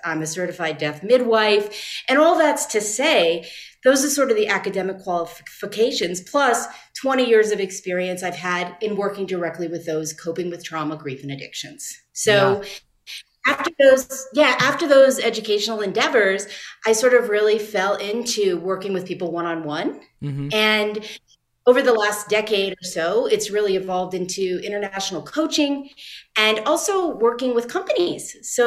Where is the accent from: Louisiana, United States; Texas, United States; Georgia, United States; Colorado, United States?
Louisiana, United States; New Orleans; moved away as an adult; now in Chicago, United States; So I'm from New Orleans. I moved to Chicago when I was 22